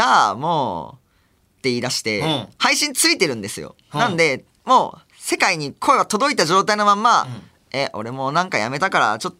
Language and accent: Japanese; Fukuoka, Japan; まあ、ずっと僕生まれも育ちも福岡なんですけど